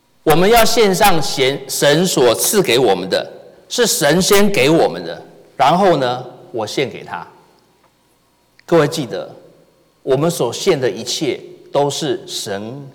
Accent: Taiwan; 各位知道我来自台湾，我在台湾的时候

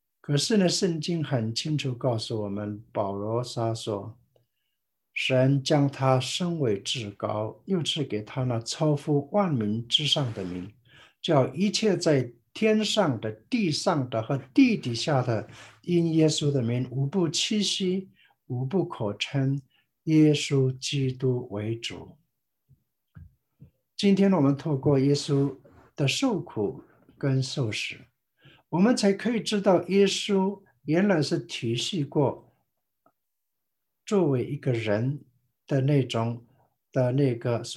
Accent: Taiwan; 那我在台湾，在一个小乡村里面，那我请你们也都知道哈，我是台湾的布农族，少数民族中才仅挺多才4万5万个人，现在已经6万个。

